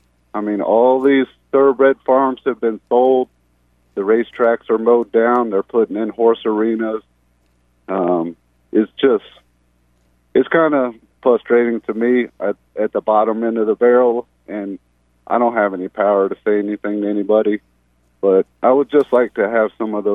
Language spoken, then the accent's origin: English; Ocala, Florida, United States; Yeah, I was raised here in Ocala, and I've been in the horse industry here for over 25 years